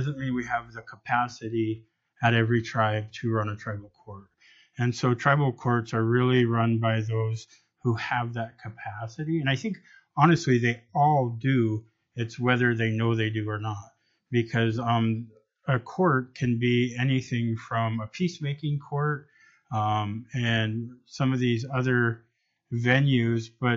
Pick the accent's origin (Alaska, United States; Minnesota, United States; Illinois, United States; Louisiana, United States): Alaska, United States; I grew up in Southeast Alaska in a community of 80 people.